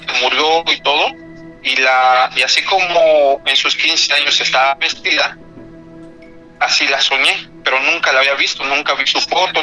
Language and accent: Spanish; Tila, Chiapas, Mexico; Yo soy de Tila. En Tila celebran el Corpus Christi.